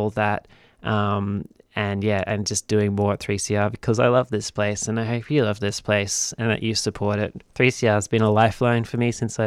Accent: Sydney, New South Wales, Australia; Going to talk a little bit with some people next year about my hometown, Sydney.

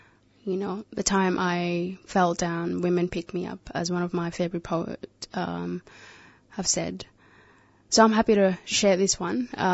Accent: South Sudan; When I was a child growing up in South Sudan, there was different ways of me being, raised up.

